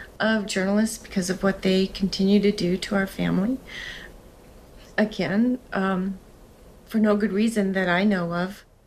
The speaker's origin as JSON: {"language": "English", "country": "United States", "said": "And I'm an American, and I feel that as an American, we are innocent until proven guilty."}